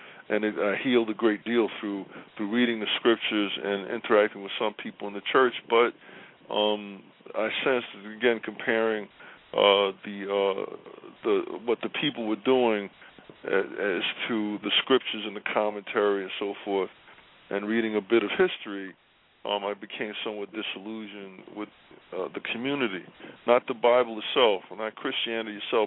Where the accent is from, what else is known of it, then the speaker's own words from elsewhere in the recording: New York City, New York, United States; I grew up in Brooklyn and Bedford-Stuyvesant.